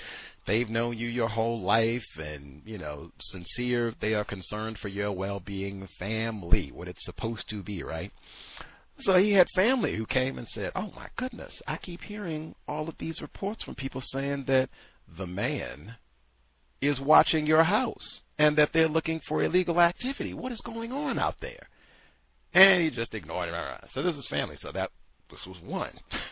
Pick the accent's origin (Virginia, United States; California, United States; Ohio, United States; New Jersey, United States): Virginia, United States; born there; I was supposed to see this because I've said I was born in Virginia, so, you know, the whole state of Virginia loves Michael Vick and watched his career.